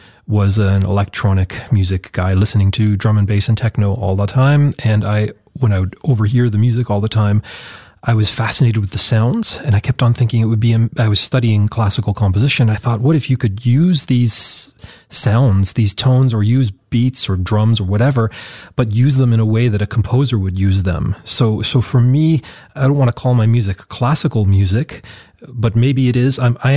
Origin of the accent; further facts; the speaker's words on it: Toronto, Ontario, Canada; And I grew up in the Vororte of Toronto